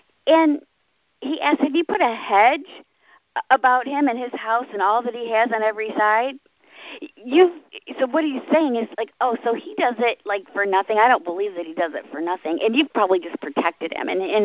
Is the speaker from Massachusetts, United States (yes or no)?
no; Michigan, United States; I grew up near the Amish in Michigan, and they were still shunning.